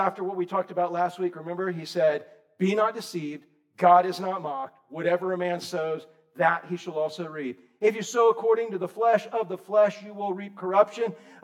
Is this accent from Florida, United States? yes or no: yes; Florida, United States; But I grew up in Citrus County. I grew up in Orange County when it was covered with oranges.